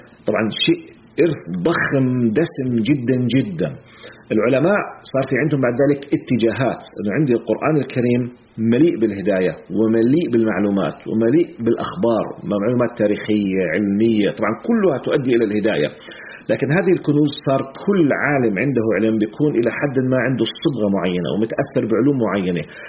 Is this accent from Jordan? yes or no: yes; Jordan; accent: Jordanian colloquial Arabic; لا احنا زي نحكي باللهجة العامية بالأردن